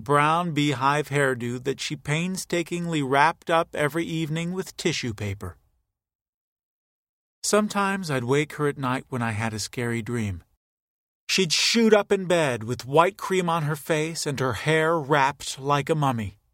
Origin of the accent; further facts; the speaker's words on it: Flint, Michigan, United States; My hometown of Flint, Michigan, ranked at the absolute bottom.